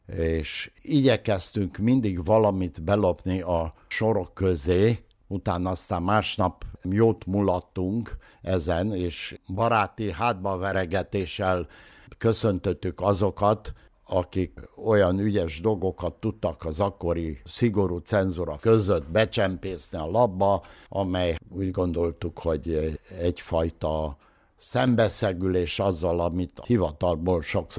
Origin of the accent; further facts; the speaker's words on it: Arad, Arad County, Romania; Tőzsgyökeres aradi lévén